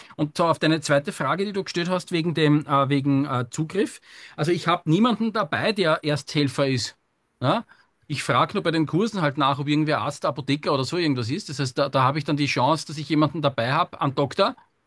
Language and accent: German; Austria; Also bei uns in Österreich heißt das halt betriebliche Erste-Helfer.